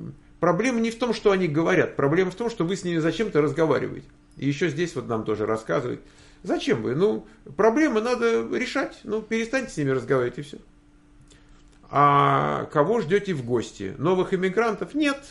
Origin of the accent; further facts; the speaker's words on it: Russia; Я сам из России.